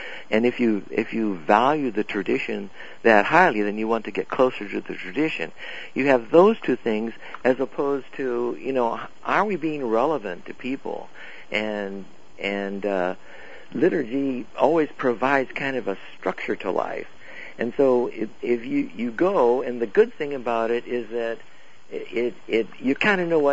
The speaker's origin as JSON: {"language": "English", "country": "United States", "said": "I may be a little bit rebellious because I'm an American, and that's the way Americans are."}